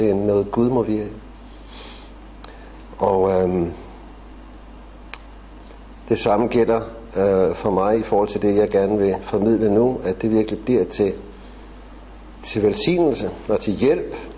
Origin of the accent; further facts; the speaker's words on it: Copenhagen, Capital Region of Denmark, Denmark; now in Hillerød, Denmark; Jeg bor i Hillerød. Jeg er vokset op i København.